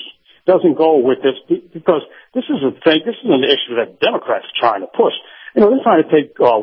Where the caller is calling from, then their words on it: Saratoga, United States; Oh, yeah, you were right, Captain. Yeah … in Saratoga.